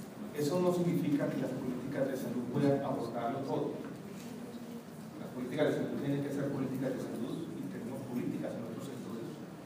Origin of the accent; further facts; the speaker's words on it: Chile; born there; La experiencia chilena, yo casualmente soy nacido en Chile, y la conozco bien.